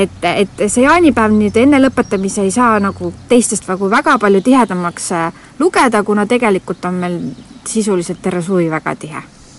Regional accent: Nõo, Tartu County, Estonia; ma olen siis Nõost pärit siit lähedalt, siis 5 kilomeetrit

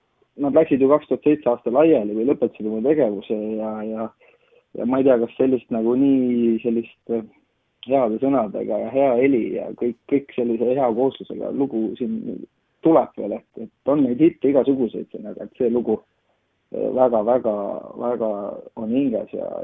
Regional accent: Järva County, Estonia; olen Järvamaad pärit, et Järvama poisi auks siis valid selle loo.

